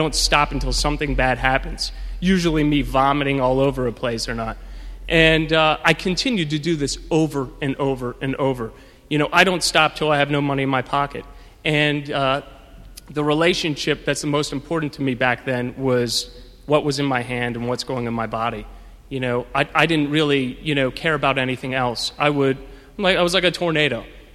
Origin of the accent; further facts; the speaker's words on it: New York City, New York, United States; also born or lived in Virginia; I was born in Virginia, but grew up here in New York City.